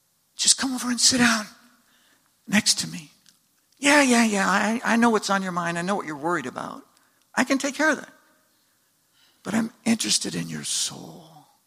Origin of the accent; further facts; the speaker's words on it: United States; And I thought, well, I'm the American. I'll show him how to play basketball because I'm one of the best at my school.